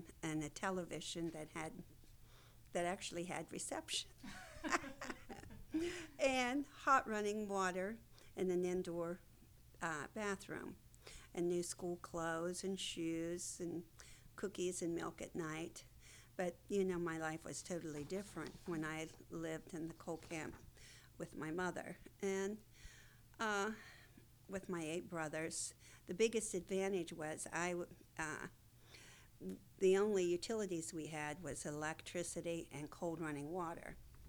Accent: Osage, West Virginia, United States; I am from West Virginia, Scott's Run, a co-camp area that is made up of 13 communities. I'm from the Osage community. I was born when my parents lived in Osage, and I continue to live.

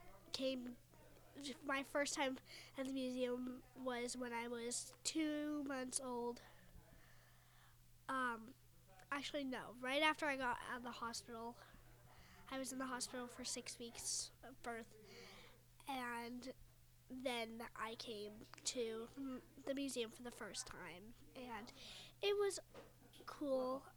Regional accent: Morgantown, West Virginia, United States; I'm 11 years old, and I'm from Morgantown, West Virginia.

